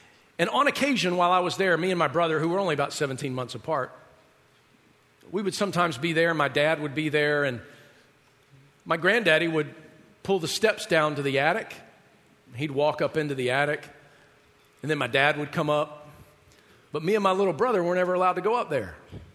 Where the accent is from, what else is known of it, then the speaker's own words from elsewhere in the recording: Southern United States, United States; house in Decatur, Georgia, kind of a suburb of Atlanta. And I called them my me mama and granddaddy. I'm from the South, right?